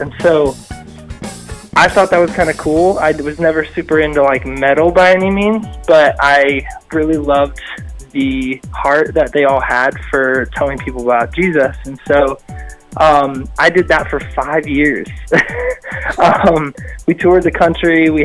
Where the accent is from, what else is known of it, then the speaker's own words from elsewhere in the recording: California, United States; Mainly because growing up in California, Hits Deep, kind of like that was like one of the only Christian tours that came out west all the time.